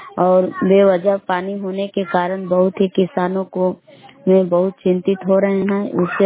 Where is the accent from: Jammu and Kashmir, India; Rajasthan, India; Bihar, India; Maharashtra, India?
Bihar, India; Belav; ग्राम बेलाव जिला कैमूर भगवान के निवासी हूँ।